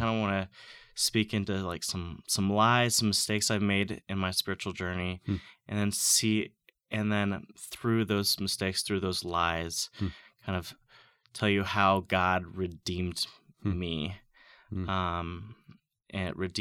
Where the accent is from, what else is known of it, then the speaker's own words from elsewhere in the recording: Kansas City, United States; Yeah. Well, I grew up in Kansas City.